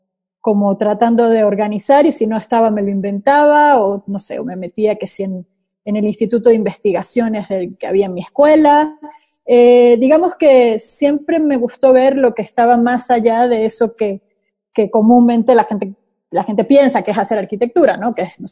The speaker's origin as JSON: {"language": "Spanish", "country": "Venezuela", "tie": "born or raised there", "said": "vivía en Venezuela, crecí en Venezuela y empecé a estudiar la universidad allá"}